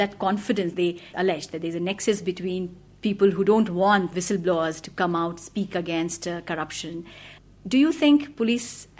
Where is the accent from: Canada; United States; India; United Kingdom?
India; I think it's an observation as an Indian citizen.